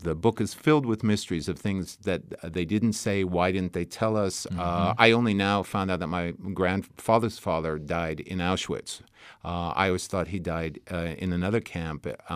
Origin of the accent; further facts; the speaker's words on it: New York, United States; born there; now in Okemos, United States; I'm a Michigander by affiliation. I was born in New York, but I never tell people that. If they ask where I'm from, I say Michigan, because that's where my heart is.